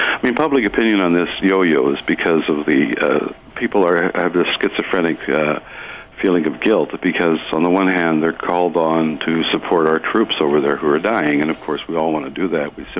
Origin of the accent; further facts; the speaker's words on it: Canada; for me, as a Canadian